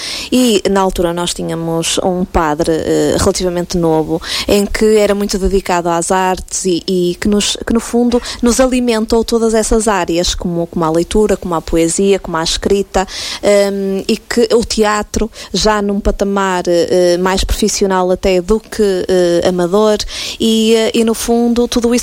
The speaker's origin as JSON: {"language": "Portuguese", "town": "Marco de Canaveses", "region": "Norte", "country": "Portugal", "tie": "born or raised there", "lives_now": "Porto, Portugal", "said": "Eu nasci e fui criada em Marco de Canaveses, um bocadinho distante daqui. Passei toda a minha infância e adolescência no Marco e depois, com 17 anos, vim para o Porto estudar"}